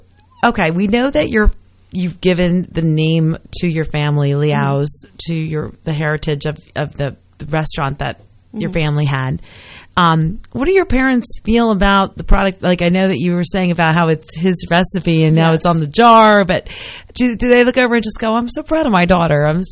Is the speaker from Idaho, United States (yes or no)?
no; Ringoes, New Jersey, United States; That's my hometown.